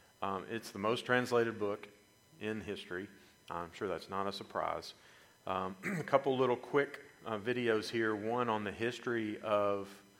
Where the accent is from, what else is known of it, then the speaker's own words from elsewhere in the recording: Nashville, Tennessee, United States; I grew up in the Church of Christ. I grew up in the local church here in Nashville, Tennessee.